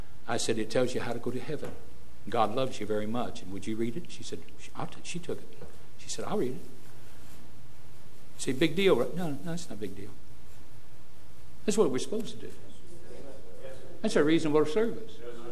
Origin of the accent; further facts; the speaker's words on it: Indiana, United States; I said, "I'm from Indiana, and we enjoyed so much the pageant.